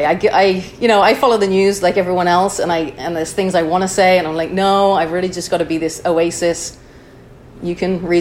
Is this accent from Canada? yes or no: no; Chester, North West England, United Kingdom; now in United States; I'm originally from Chester, England.